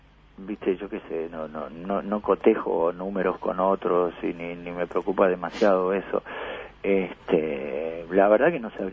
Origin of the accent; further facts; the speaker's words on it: Parque Plata, Uruguay; also born or lived in United States; Yo me crié, o sea, de chico en Parque Plata iba todos los fines de semana y pasaba todos los veranos. Mis viejos tenían casa ahí en la 16, a una cuadra de las 50 metros. Después nos fuimos a vivir a Estados Unidos